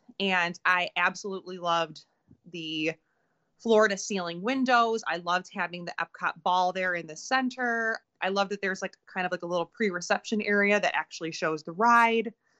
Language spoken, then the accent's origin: English; Detroit, Michigan, United States; But, you know, we're from Michigan, we're from Detroit.